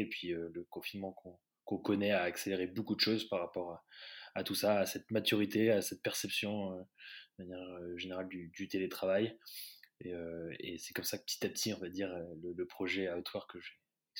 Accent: Île-de-France, France; also born or lived in United States; d'une fratrie de 4 frères et sœurs. Je suis né aux États-Unis, j'ai grandi en région parisienne, Île-de-France, dans les Yvelines pour être très exact.

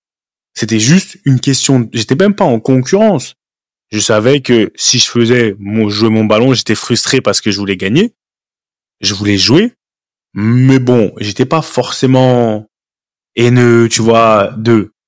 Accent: Île-de-France, France; on a grandi en région parisienne, on a grandi en France, en région parisienne

